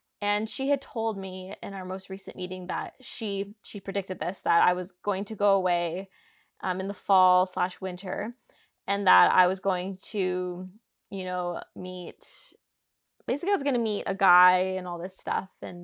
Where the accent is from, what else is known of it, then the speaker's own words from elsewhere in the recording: Canada; I kind of felt like, you know, I'm Canadian. Like, they can't, like, keep me out of the country, like, locked out forever.